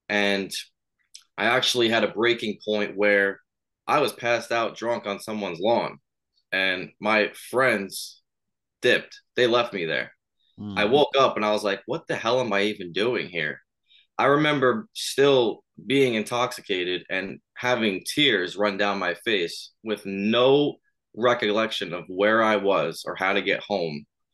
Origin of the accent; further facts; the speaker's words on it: Long Island, New York, United States; Yep, born and raised, been here my whole life.